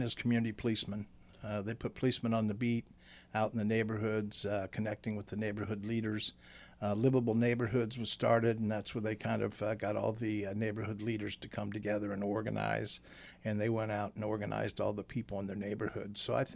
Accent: Kansas City, Kansas, United States; also born or lived in Mission; I grew up in Wyandotte County. I grew up on Quindaro, and my family moved to Johnson County to Mission, Kansas in the 60s.

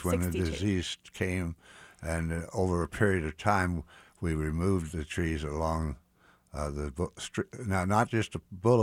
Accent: Missouri, United States; I grew up in Swope Park because my father was a supervisor of floriculture, and it was required by the city that he live next across the street from the greenhouse.

